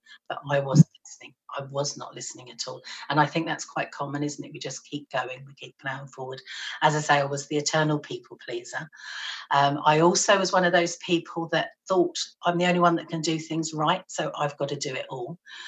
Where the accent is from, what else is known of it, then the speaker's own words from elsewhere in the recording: London, United Kingdom; I was born and bred in London, which is the capital city of England, which is busy in itself. So I grew up at quite a fast pace, and I was used to that hustle and bustle of life.